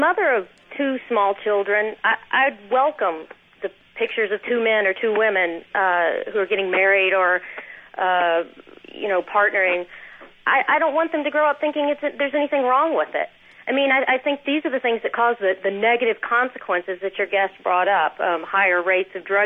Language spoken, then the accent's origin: English; the South, United States; I grew up in the South